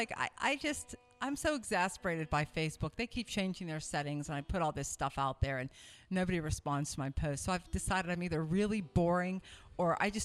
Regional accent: Pittsburgh, Pennsylvania, United States; Well, I grew up on the east end of Pittsburgh, and I guess I started singing as long as I can remember.

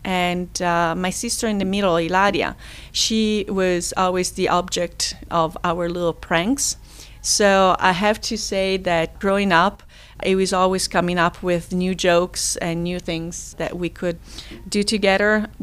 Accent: Rome, Lazio, Italy; English is a second language; I was born in Rome on December 19th, 1970. I am from Italy

